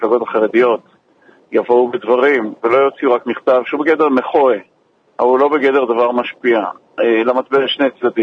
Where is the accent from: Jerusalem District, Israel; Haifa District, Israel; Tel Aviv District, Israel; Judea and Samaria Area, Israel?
Haifa District, Israel; Haifa; ואני אומר לך זה כחיפאי שברחוב שלו אוטובוסים כן נסעו בשבת